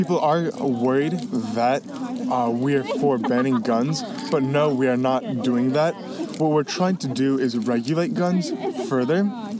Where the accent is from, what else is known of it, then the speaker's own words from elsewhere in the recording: Sherwood, Wisconsin, United States; I'm from Sherwood, Wisconsin. I go to Sherwood High School.